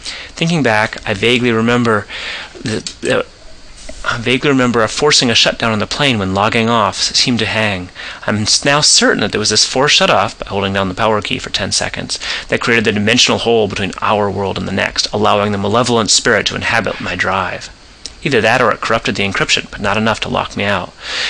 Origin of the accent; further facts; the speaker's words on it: Phoenix, Arizona, United States; I'm back in my hometown of Phoenix, Arizona, without a cloud in the sky.